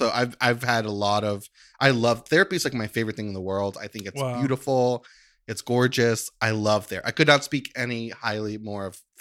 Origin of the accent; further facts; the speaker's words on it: Kentucky, United States; I speak very little Korean. I was born and raised in Kentucky.